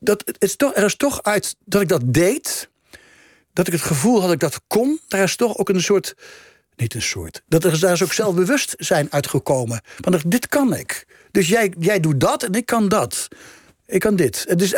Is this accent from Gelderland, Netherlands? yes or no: yes; Gelderland, Netherlands; born there; moved away; Ja, die krant van mijn geboortestreek. Ja, ik ben al heel lang niet meer daar